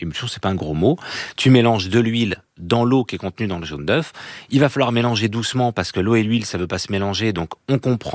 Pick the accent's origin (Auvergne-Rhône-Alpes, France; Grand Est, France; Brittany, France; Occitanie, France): Brittany, France; moi je suis breton, on a tous joué étant petit